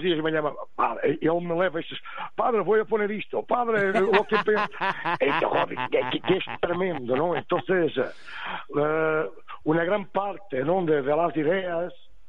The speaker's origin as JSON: {"language": "Spanish", "country": "Portugal", "second_language": "Spanish", "said": "también soy portugués, ¿no?"}